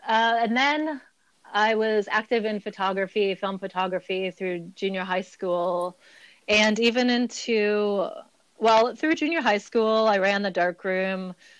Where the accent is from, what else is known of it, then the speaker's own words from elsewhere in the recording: Wisconsin, United States; now in Portland, United States; I was living in Wisconsin. I'm from Wisconsin initially. I wanted to move to Portland. I made it here.